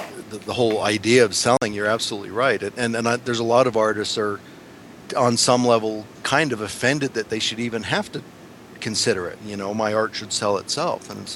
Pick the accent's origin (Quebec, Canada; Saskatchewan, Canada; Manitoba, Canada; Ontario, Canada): Saskatchewan, Canada; And I grew up in Saskatchewan. That's the province next door. We're right above Montana. Saskatchewan is one over to the east. And it's heavy into oil and farming.